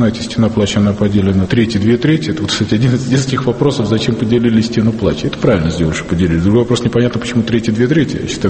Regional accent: Leningrad, Saint Petersburg, Russia; moved away as an adult; now in Israel; Родился я в Советском Союзе. До 91 года жил в Ленинграде. Потом переехал жить в Израиль. Помимо того, что я программист, помимо того, что у меня есть семья и четверо детей

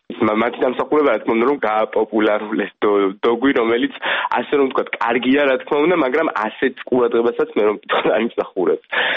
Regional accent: Kakheti, Georgia; მე წარმოშობით კახელი ვარ

